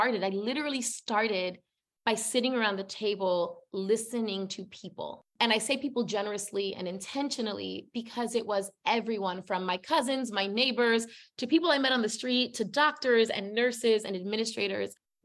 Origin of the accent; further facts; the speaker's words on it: Puerto Rico; now in New York City, United States; but also live in the Bronx, which was the poorest congressional district. I'm an American citizen, but from Puerto Rico, which is an existing colony.